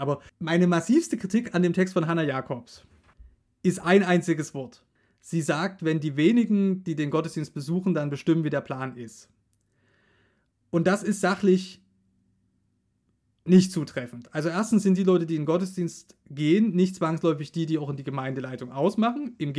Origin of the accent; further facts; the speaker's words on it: Saxony, Germany; ich komme ja aus Sachsen